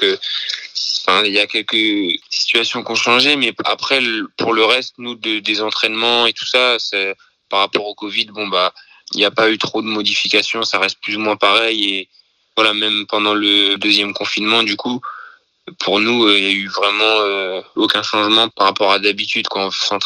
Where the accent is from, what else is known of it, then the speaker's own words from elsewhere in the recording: Vernon, Normandy, France; born there; Je suis né à Vernon le 2 février 2000